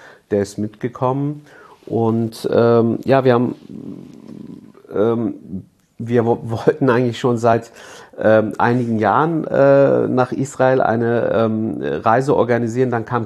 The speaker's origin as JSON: {"language": "German", "country": "Germany", "said": "Und wenn wir gesagt haben, wir kommen aus Deutschland, wir sind die kurdische Gemeinde Deutschlands"}